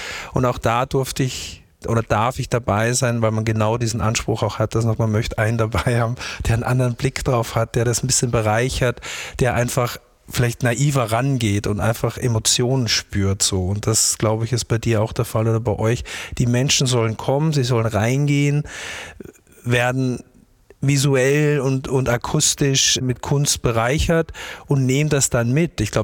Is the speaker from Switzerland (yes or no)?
no; Austria; born there; Ich bin natürlich sehr froh als geborener Österreicher